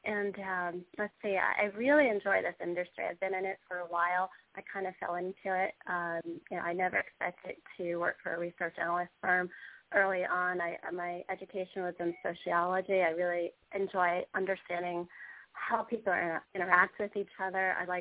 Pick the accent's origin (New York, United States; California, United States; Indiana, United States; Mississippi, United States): New York, United States; Queens; Well, I grew up in Queens, New York